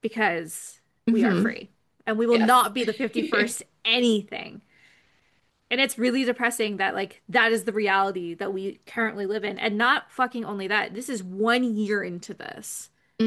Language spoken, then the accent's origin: English; Canada; I understand that I'm Canadian, and if I went to America, ICE wouldn't affect me.